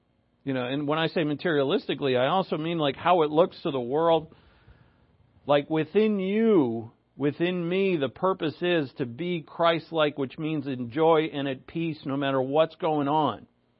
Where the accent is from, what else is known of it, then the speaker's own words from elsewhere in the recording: United States; I grew up in America. There's no Jew or Gentile in America either.